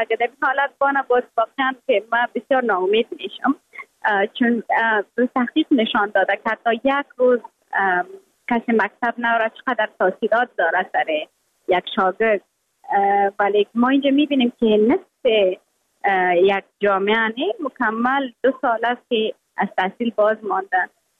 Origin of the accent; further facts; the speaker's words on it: Afghanistan; moved away; من از افغانستانم رای خود وعده کرده بودم، برآمده بودم